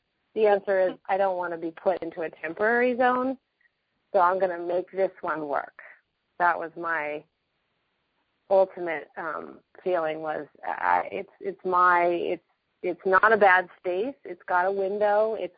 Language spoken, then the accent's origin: English; New York, United States; I'm from New York, so everything's teeny there.